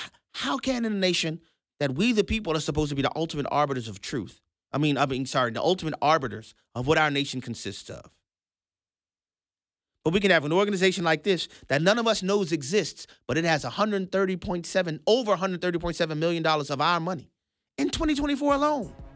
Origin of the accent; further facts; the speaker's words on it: Louisiana, United States; You know, I'm from Louisiana.